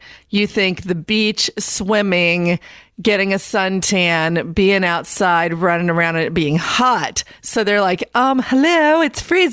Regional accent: Indiana, United States; now in North Carolina, United States; I'm from Indiana. So neither one of us are native North Carolinians, but we've both been here so long that I think we qualify.

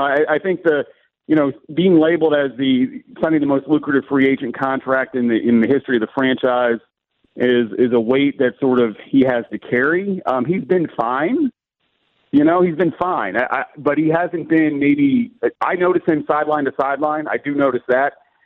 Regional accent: Waldorf, Maryland, United States; I'm from Waldorf, Maryland.

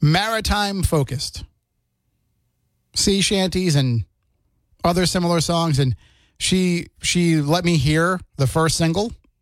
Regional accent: New Bedford, Massachusetts, United States; Yeah, well, I'm from New Bedford.

